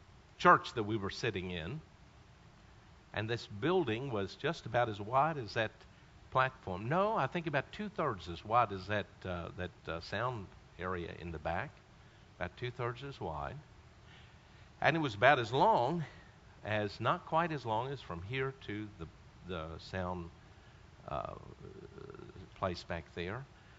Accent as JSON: {"language": "English", "town": "Bristol", "region": "Virginia", "country": "United States", "tie": "born or raised there", "said": "I was born and raised, I was raised in Bristol, Virginia."}